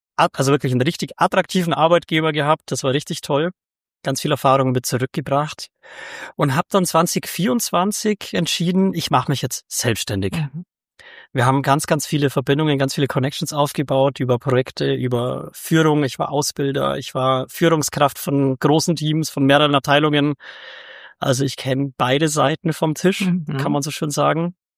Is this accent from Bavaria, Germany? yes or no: yes; Bavaria, Germany; ich komme aus dem Allgäu, ich bin gebürtiger Allgäuer